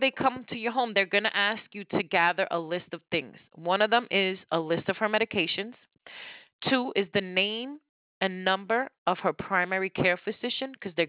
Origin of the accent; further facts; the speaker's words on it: New York, United States; I'm a community person … born and raised in New York. I'm for the people, and we're going to get this.